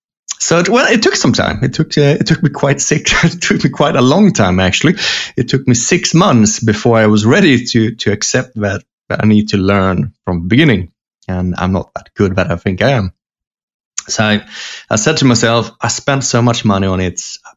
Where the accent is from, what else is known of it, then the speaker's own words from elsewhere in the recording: Sweden; English is a second language; up in another part of Sweden, talking about their system, and they were using the same system as in my hometown.